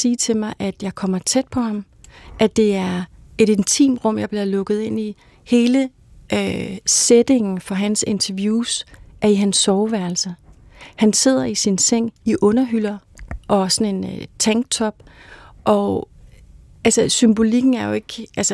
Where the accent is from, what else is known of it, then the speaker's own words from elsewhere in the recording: Dalum, Region of Southern Denmark, Denmark; som vi jo ikke lige møder i Kerteminde, hvor du er fra, eller i Dalum, hvor jeg er fra.